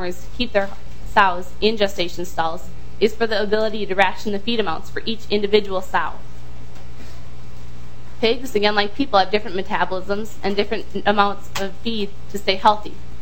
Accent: United States; and I come from a town. We have about 1,100 people. That's not really very big, but it's one big family.

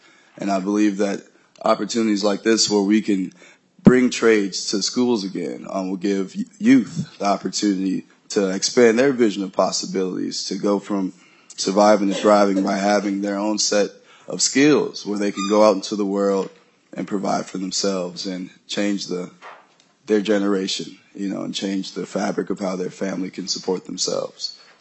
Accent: Chicago, Illinois, United States; now in Minnesota, United States; I'm from Chicago initially, and my parents wanted to take a leap of faith of moving here to Minnesota

